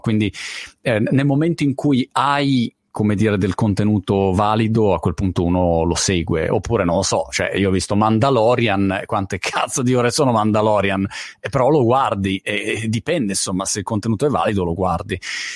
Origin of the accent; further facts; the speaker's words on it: Milan, Lombardy, Italy; Io sono milanese piuttosto